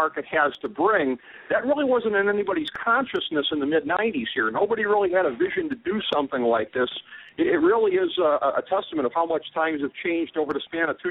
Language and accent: English; Cleveland, Ohio, United States; It kind of put me in mind of my hometown here, the city of Cleveland, over the years, it's been kind of a similar thing with the lakefront.